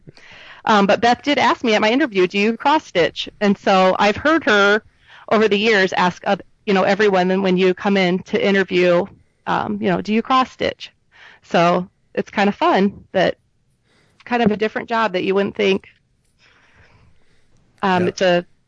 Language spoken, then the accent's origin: English; Iowa, United States; Well, growing up in Iowa, I feel like that could have been me.